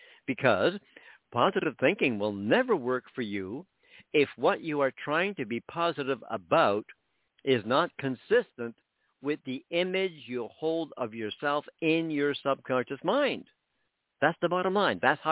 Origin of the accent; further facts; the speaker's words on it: Canada; I'm Canadian, living in Canada.